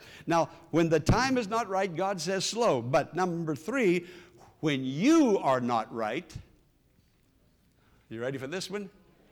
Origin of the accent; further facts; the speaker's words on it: Pennsylvania, United States; I'm from Western Pennsylvania, as you know, hill country.